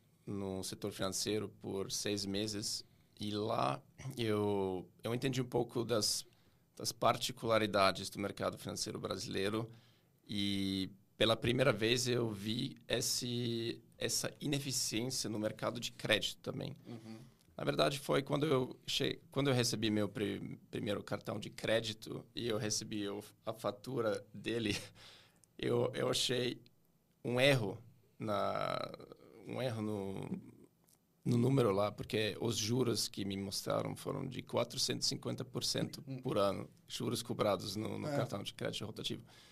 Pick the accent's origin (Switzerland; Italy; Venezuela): Switzerland; Northeastern Switzerland; Portuguese is a second language; now in Brazil; eu sou gringo. Eu sou do Nordeste, da Suíça.